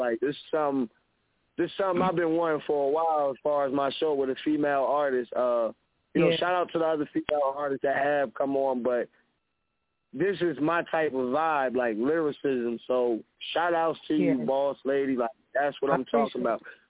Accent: New Jersey, United States; also born or lived in California; now in Charlotte, United States; I relocated it to Charlotte. That's where I'm based out of now. I'm from Jersey.

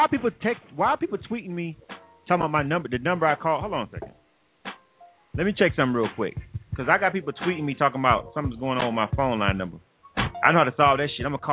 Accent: the South, United States; I'm from the South.

